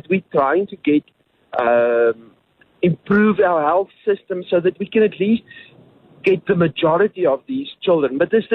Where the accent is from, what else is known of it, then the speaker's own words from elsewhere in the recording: Free State, South Africa; I mean, I'm from the Free State, I'm Dumfantine